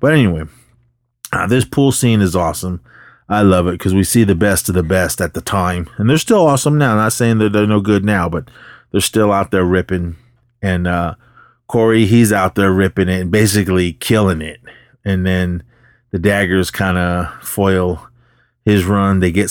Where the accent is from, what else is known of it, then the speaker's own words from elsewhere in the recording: Oakland, California, United States; when I sit there and think about growing up in Oakland or in the city, bombing down the streets of Oakland or the hills of Oakland